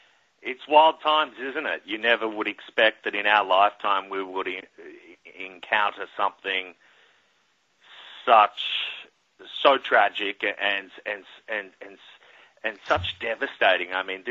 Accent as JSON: {"language": "English", "country": "Australia", "tie": "born or raised there", "said": "as a kid growing up in Australia, a member of the Commonwealth"}